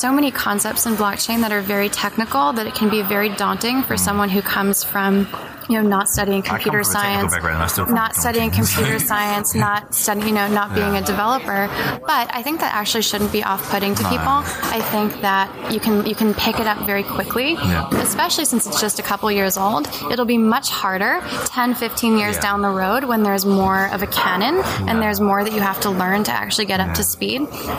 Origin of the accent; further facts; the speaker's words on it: United Kingdom; No, it's fine. I'm being British now.